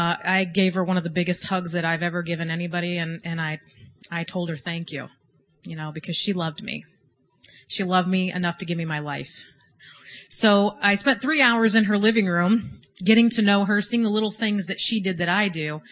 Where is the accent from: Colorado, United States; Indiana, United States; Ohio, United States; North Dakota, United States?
Indiana, United States; Woodburn; I am from Woodburn, Indiana, a small town outside of Fort Wayne.